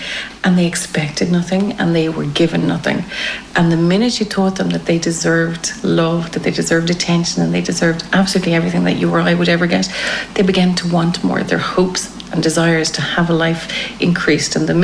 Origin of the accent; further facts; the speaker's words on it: Killiney, Leinster, Ireland; now in Moldova; I'm Irish. I'm from Killiney in Dublin. You know, but now I'm living in Hinchette in Moldova